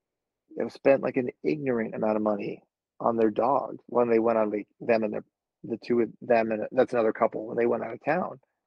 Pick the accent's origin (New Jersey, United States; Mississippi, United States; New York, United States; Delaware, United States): New Jersey, United States; I mean, I grew up in North Jersey and then I never had horses.